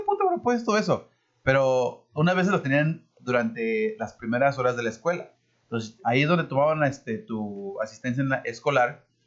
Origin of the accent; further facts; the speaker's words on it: Mexico; Sí, pero bueno, soy mexicano, ¿eh?